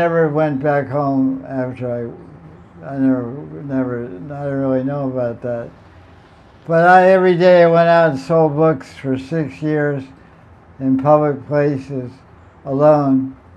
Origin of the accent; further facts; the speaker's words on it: Vrindavan, Uttar Pradesh, India; I'm from Vrindavan. Your heart never leaves Vrindavan or Radhakund.